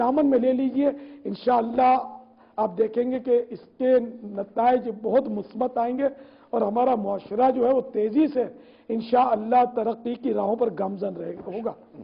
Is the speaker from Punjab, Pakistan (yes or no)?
no; Karachi, Sindh, Pakistan; born there; میں نے کتیانہ نہیں دیکھا، میں باب المدینہ پیدا ہوا، میرے ماں باپ کتیانے کہتے،